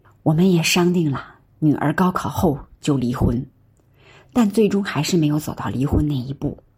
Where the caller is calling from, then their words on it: Hebei, China; 我是河北的